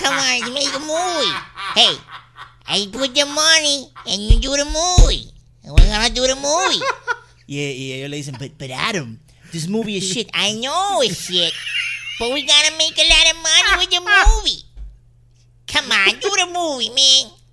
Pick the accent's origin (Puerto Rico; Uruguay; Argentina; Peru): Puerto Rico; Aguadilla; Y no tengo nada en contra de esta Aguadilla, yo soy de Aguadilla.